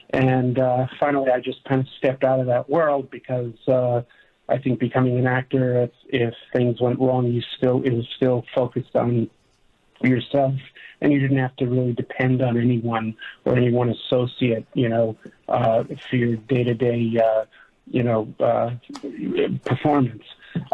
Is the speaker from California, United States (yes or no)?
no; Bronx, New York, United States; Originally Bronx, New York, and I started out as a musician and segued to becoming an actor.